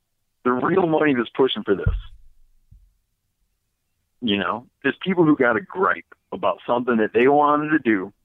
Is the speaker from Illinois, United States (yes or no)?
no; Michigan, United States; I grew up on whitetails. I grew up in Michigan.